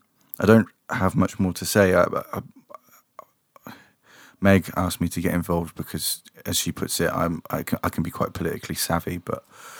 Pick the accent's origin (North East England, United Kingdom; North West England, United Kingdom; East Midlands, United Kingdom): East Midlands, United Kingdom; Northampton; You walk around Northampton, there are my hometown, there are stacks of homeless people.